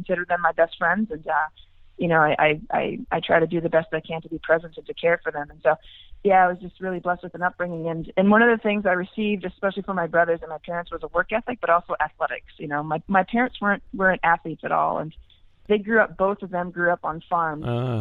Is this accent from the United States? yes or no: yes; Maine, United States; Yes, I'm from Maine, and you know, Maine's a very large state, and I'm from a beautiful area up in northern Maine. It's called the St. John Valley